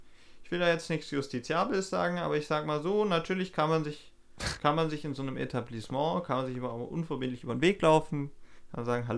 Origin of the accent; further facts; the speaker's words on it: Stuttgart, Baden-Württemberg, Germany; in der Nähe meiner Heimat Stuttgart in Fellbach